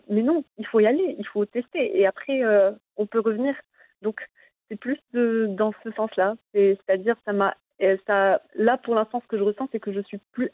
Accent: Morocco; Moi, je suis marocaine

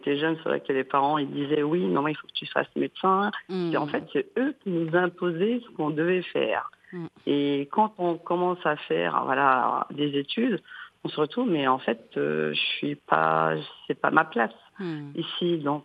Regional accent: Casablanca, Casablanca-Settat, Morocco; moved away as an adult; j'ai eu mon bac et j'ai quitté Casablanca pour mes études en communication des entreprises avant de revenir m'installer dans mon pays adoré.

